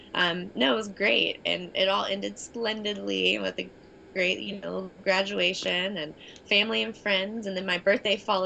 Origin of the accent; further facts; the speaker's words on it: Knoxville, Tennessee, United States; Big money maker, and they're based in Knoxville. So that's nice because they're in my hometown.